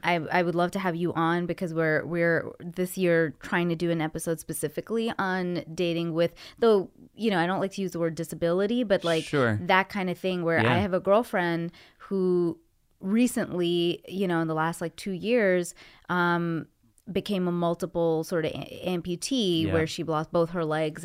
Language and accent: English; Ontario, Canada; so I'm from Ontario, Canada.